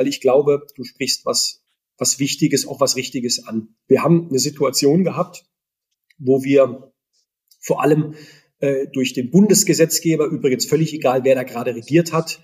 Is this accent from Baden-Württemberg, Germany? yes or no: yes; Heidelberg, Baden-Württemberg, Germany; in meiner Heimat in Heidelberg vor wenigen Wochen.